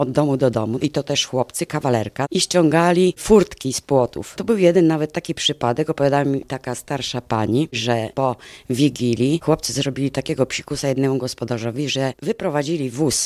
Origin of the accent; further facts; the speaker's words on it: Gołąb, Lublin Voivodeship, Poland; jestem regionalistką z Gołębia.